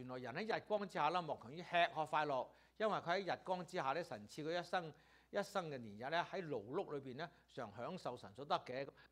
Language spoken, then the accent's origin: Cantonese; China; 所以所羅門都同意我哋中國人嘅睇法㗎，咁或者我哋中國人同意所羅門乜都好啦，係咁樣。